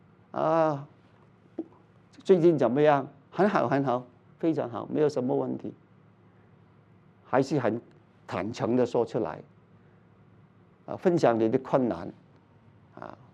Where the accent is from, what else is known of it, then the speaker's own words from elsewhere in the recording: Hong Kong; 我念的是什么基督教的学校，我在香港长大，小学中学我都有读圣经，但是我不信的。